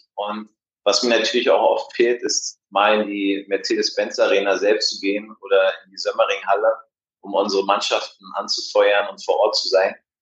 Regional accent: Berlin, Germany; Und als Berliner oder als Deutscher weiß ich natürlich auch, dass das gute Wetter hier zu schätzen.

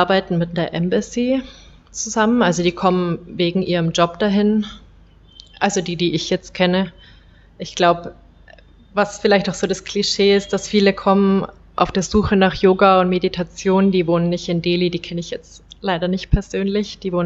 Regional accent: Bavaria, Germany; ich komme aus Bayern

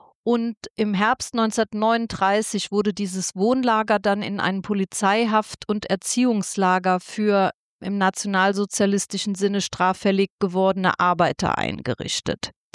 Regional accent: Saarland, Germany; ich komme aus dem Nordsaarland

